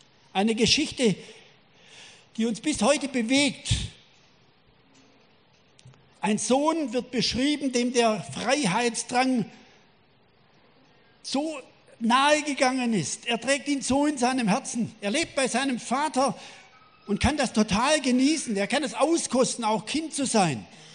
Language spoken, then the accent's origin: German; Baden-Württemberg, Germany; Es gibt noch etwas Tolles, was mich als Schwabe ganz besonders begeistert.